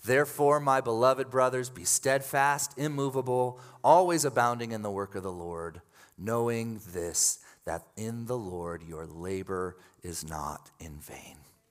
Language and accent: English; Illinois, United States; this was growing up in the Chicago suburbs in the 90s, so the height of Michael Jordan mania